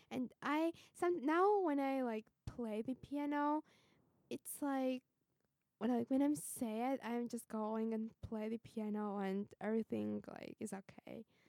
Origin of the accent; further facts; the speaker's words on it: Georgia; English is a second language; when I'm from the Republic of Georgia, you know what kind of people live in my country.